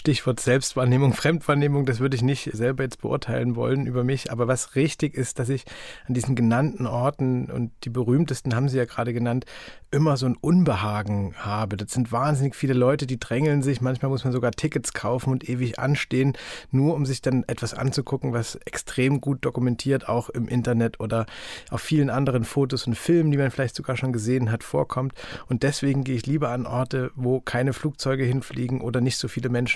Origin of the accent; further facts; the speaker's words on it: Saxony, Germany; Ich komme ja aus Sachsen